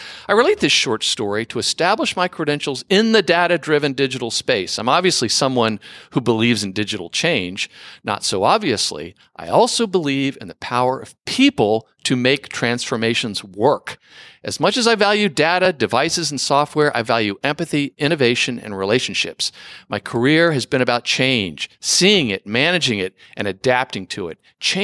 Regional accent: Mumbai, Maharashtra, India; moved away as an adult; now in United States; I grew up in Bombay, India

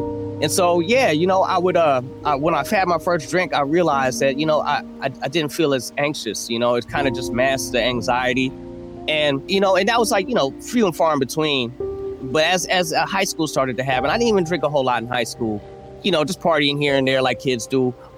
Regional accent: Oakland, California, United States; And that's what it's like growing up in Oakland. You are in the streets if you're out here.

